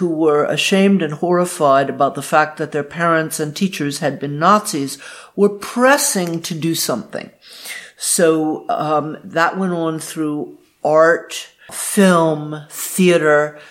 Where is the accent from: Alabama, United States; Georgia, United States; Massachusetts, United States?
Georgia, United States; Atlanta; born there; I was born in the South, in Atlanta, Georgia, and my mother was involved in the civil rights movement.